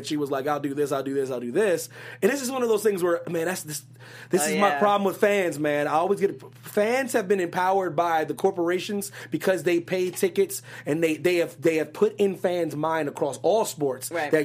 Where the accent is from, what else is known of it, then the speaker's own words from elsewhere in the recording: Philadelphia, Pennsylvania, United States; Had to be somebody from my home state, man. These Philly fans are ridiculous.